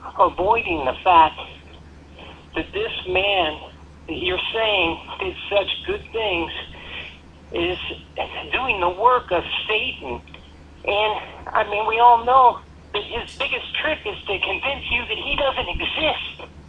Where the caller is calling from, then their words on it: Hawaii, United States; Yeah, I'm calling from Hawaii.